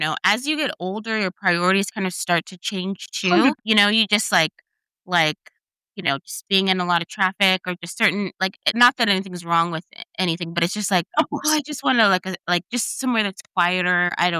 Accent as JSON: {"language": "English", "region": "California", "country": "United States", "tie": "born or raised there", "said": "I grew up in up in Northern California, in the Bay Area, right outside mm-hmm. of San Francisco."}